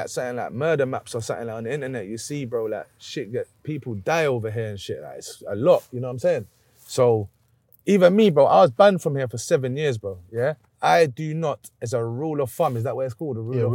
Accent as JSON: {"language": "English", "town": "Barking", "region": "London", "country": "United Kingdom", "tie": "born or raised there", "said": "You see, Essex, like, I grew up here in Barking, always been in Barking."}